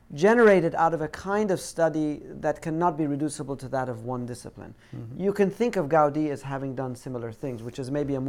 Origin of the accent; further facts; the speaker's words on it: Iran; also born or lived in England / Switzerland / Pakistan / South Africa; First of all, I'm Iranian. But I was born in England with a splattering of places I grew up between Switzerland, Pakistan, South Africa, and Iran. And eventually I came to high school here right before the revolution, and that's in 1978